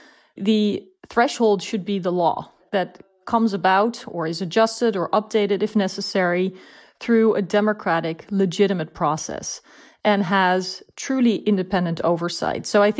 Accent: Netherlands; English is a second language; I'm from the Netherlands, from the EU myself.

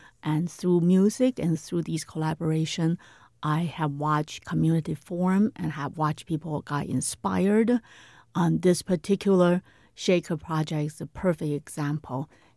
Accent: Taiwan; moved away as an adult; now in United States; I know when I came to United States from Taiwan as a 21-year-old youngster, I was already so inspired by America as a country.

